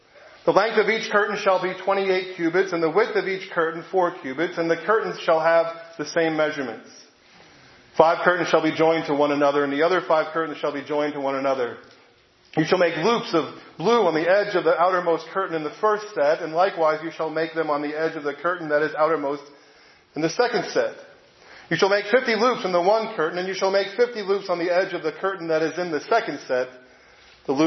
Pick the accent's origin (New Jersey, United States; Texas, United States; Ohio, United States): New Jersey, United States; And I'm a bit biased, right? I'm from New Jersey.